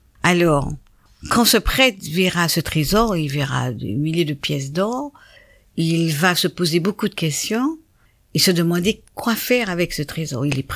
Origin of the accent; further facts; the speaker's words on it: Martinique; Alors, il est très connu chez nous en Martinique